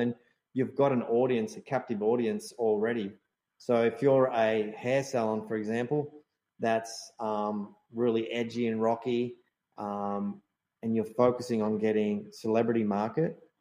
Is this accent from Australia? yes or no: yes; Australia; born there; It's Spanish. I'm Spanish. I was born in Australia